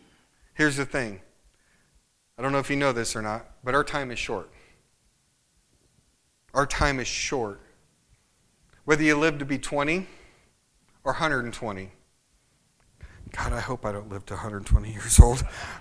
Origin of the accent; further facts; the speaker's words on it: Midwest, United States; I'm from the Midwest. It gets really cold.